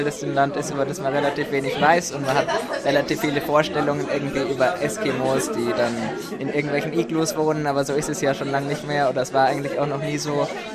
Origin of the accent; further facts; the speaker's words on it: Munich, Bavaria, Germany; now in Olsztyn, Poland; Ich bin 19 Jahre alt, ich komme aus Deutschland, aus München.